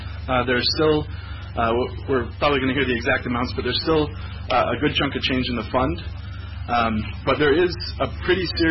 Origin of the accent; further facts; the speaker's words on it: Maine, United States; I grew up on the Stillwater River. My folks still live there. It's a great place to live